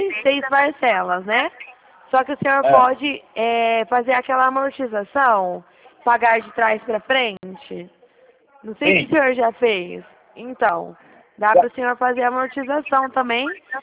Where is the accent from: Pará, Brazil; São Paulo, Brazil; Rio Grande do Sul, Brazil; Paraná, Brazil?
São Paulo, Brazil; Dracena; Eu sou de Dracena, o senhor conhece aqui?